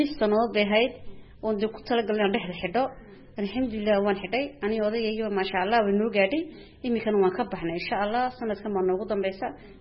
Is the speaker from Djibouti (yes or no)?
yes; Djibouti; reer Jabuuti baan ahay